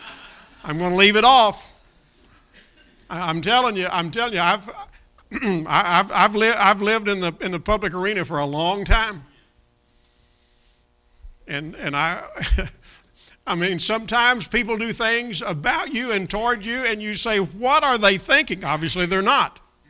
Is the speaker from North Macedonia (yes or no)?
no; Kentucky, United States; Growing up down here in Kentucky, and obviously many of you grew up here in Indiana.